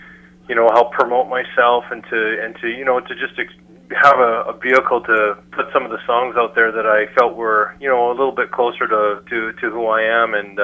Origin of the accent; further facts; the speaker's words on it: Canada; We are. Yeah, good. We're both Canadian. We're living in Calgary